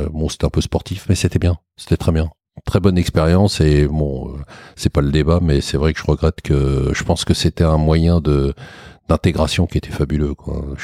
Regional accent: Paris, Île-de-France, France; J'ai eu plusieurs vies, moi je suis parisien, je suis banlieusard

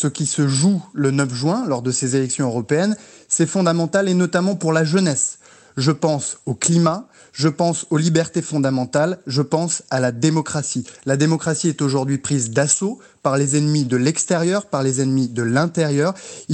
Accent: France; nous sommes français, nous sommes européens

